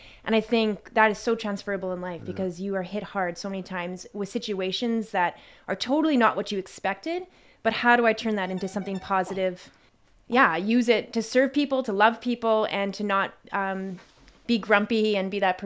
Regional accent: Winnipeg, Manitoba, Canada; Okay, I grew up in Winnipeg, Manitoba, and I loved every single sport.

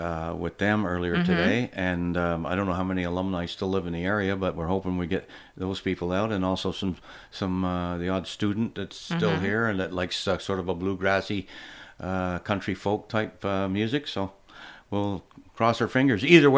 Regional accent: Quebec, Canada; It's growing up in Quebec, we all of the people that I grew up with on Addo Street and St. Francis Street

